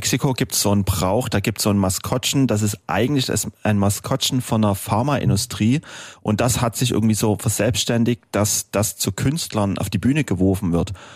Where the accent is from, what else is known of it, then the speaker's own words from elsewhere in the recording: Dresden, Saxony, Germany; Ich als Dresdner, das passt doch perfekt.